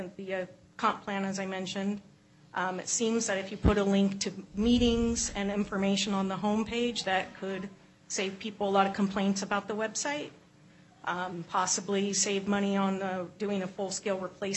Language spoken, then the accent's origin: English; Black Diamond, Washington, United States; now in Bellevue, United States; Bellevue, Washington. Good evening, Mayor and Council. I grew up in Black Diamond